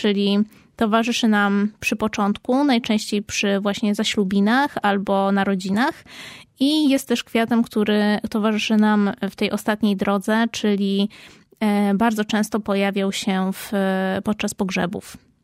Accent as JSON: {"language": "Polish", "town": "Kraków", "region": "Lesser Poland", "country": "Poland", "tie": "born there", "said": "Tutaj się urodziliśmy w Nowej Hucie i to też jest nasze."}